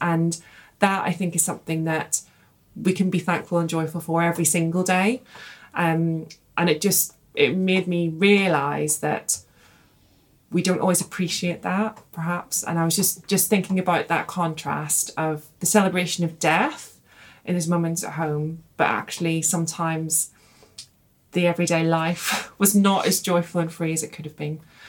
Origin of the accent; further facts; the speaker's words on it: Ireland; so growing up in Ireland, I think we tend as a community at home be quite good at celebrating people's lives.